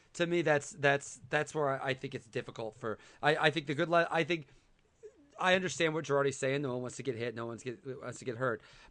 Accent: Illinois, United States; But I will say, and I'm from Illinois. I have many, many friends who are Cubs fans.

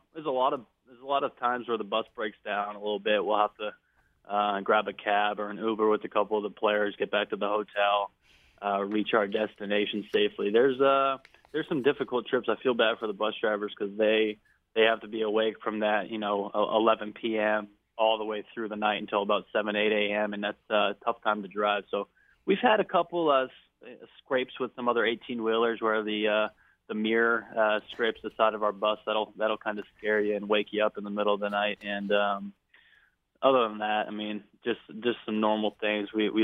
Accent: Boston, Massachusetts, United States; I'm from Boston, and he's one of my – him and Mark Wahlberg are a few of my favorite Boston actors.

